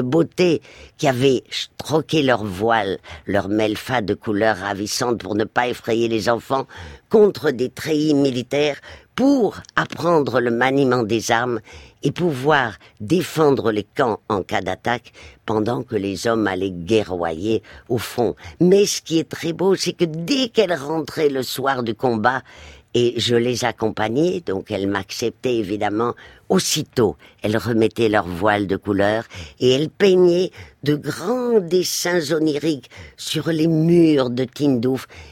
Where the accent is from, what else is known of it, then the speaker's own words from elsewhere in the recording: Madrid, Community of Madrid, Spain; quand j'ai été élevée à Madrid après le divorce de mes parents, je n'avais jamais vu un appareil photo